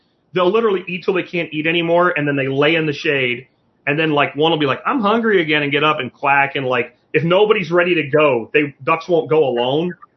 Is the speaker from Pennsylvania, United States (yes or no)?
yes; Pennsylvania, United States; Like where I grew up in Pennsylvania, literally people dumped zucchini.